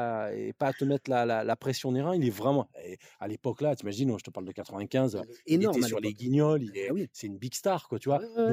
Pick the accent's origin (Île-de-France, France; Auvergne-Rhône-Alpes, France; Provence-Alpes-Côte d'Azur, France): Provence-Alpes-Côte d'Azur, France; Hyères; born there; Je suis né à Hyères. J'habite un petit village qui s'appelait Leval, au-dessus de Brignoles.